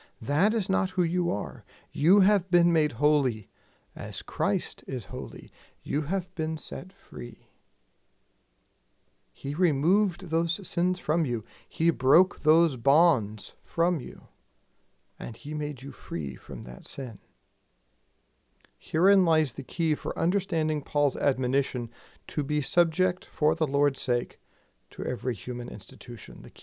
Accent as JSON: {"language": "English", "region": "Texas", "country": "United States", "said": "And let me tell you, I'm a Texan. This is hard for me to say."}